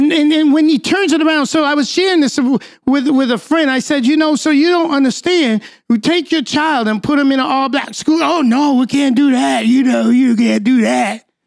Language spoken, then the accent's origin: English; New Hampshire, United States; now in Nashville, United States; we were raised in New Hampshire all my life. My mother was born here in Nashville, so we were the only black student in class, usually.